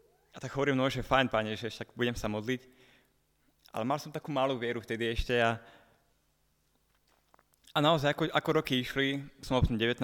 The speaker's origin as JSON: {"language": "Slovak", "town": "Košice", "region": "Košice Region", "country": "Slovakia", "said": "Takže ja som vlastne z Košíc, ale vlastne skoro celý zvyšok mojej rodiny vlastne mám Všaci."}